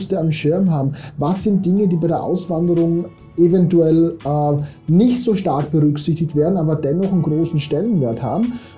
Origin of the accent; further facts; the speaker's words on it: Austria; moved away as an adult; now in Pattaya, Thailand; ich bin ursprünglich aus Österreich, bin 35 Jahre alt und bin Geschäftsführer und Inhaber der FS Consulting Company Limited in Pattaya, Thailand